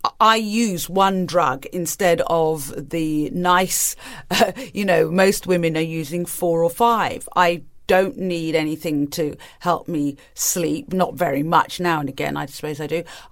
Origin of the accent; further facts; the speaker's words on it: East of England, United Kingdom; also born or lived in Tanzania; when I was growing up in England and in Tanzania and then in Norfolk, there were no other families of colour around.